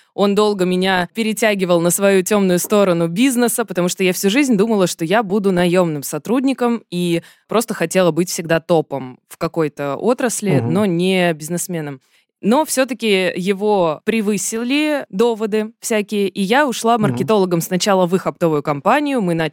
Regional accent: Lipetsk, Lipetsk Oblast, Russia; moved away as an adult; now in Moscow, Russia; Я родом из Липецка, я отучилась там, приехала тоже учиться в Москву.

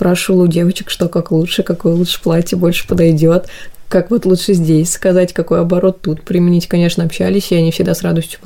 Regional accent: Penza, Penza Oblast, Russia; я вообще сама из Пензы, приехала сюда учиться.

